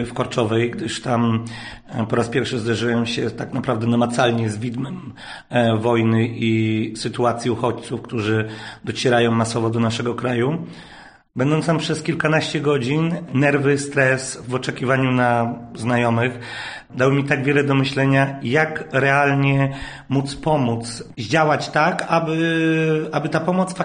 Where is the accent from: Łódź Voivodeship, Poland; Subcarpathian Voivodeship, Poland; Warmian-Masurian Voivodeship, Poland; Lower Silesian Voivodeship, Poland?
Łódź Voivodeship, Poland; Wieluń; jestem lokalnym producentem owoców, rodowitym wieluniakiem.